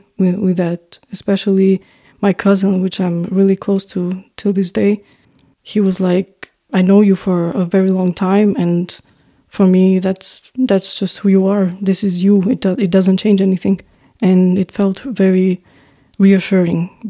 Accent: North Macedonia; English is a second language; I tend to say I'm from Albania. But actually, in my passport, I'm not from Albania. I'm from North Macedonia. But I'm Albanian from North Macedonia.

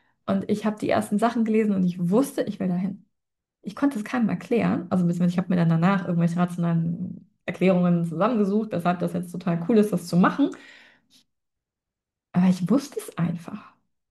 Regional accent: Aachen, North Rhine-Westphalia, Germany; ich bin in Aachen aufgewachsen

